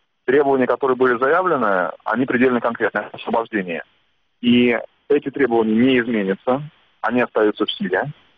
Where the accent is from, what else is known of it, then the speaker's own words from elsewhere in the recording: Russia; я россиянин, который защищает украинку в России